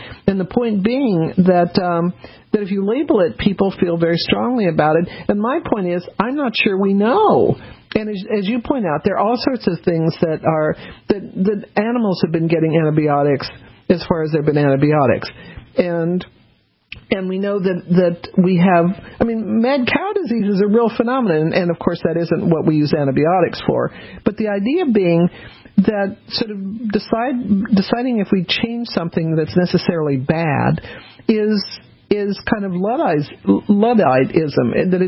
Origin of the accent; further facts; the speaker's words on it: Colorado, United States; My favorite example about that is I grew up in Colorado